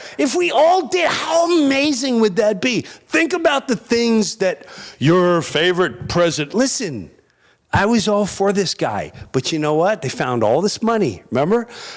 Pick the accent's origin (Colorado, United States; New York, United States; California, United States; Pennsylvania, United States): New York, United States; Where I grew up in Long Island, we had neighborhoods.